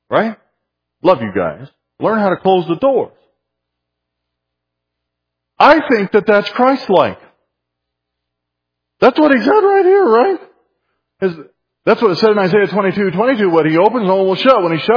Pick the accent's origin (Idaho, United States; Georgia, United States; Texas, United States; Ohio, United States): Texas, United States; San Antonio; I grew up in San Antonio, Texas. And in the area around there, we had friends that would occasionally invite us into the outskirts.